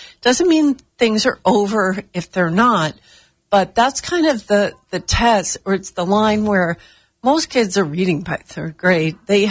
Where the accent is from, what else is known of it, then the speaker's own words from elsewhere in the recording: Northeast, United States; now in Sarasota, United States; growing up in the Northeast, and my kids had gone to Montgomery County schools in the D.C. area